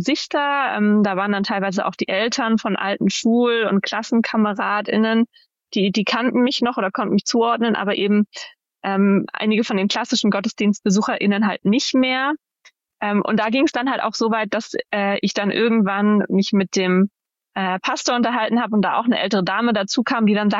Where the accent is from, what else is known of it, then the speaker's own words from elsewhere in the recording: Schleswig-Holstein, Germany; Ich bin in meiner Heimatgemeinde in Schleswig-Holstein in der Nähe von Lübeck in den Osternacht-Gottesdienst gegangen.